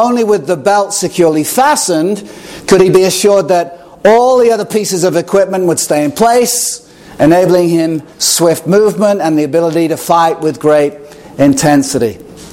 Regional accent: Chester, North West England, United Kingdom; I grew up in England, and in the first century, in the 70s, the city of Chester, where I was born and raised

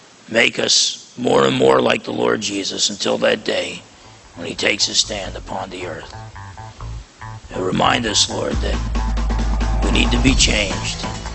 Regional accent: New Jersey, United States; I'm from New Jersey, so it's half empty and leaking.

